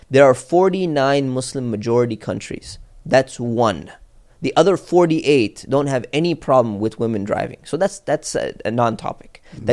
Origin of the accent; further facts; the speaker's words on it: United States; Yeah, but like as an American, right, this doesn't concern me so much.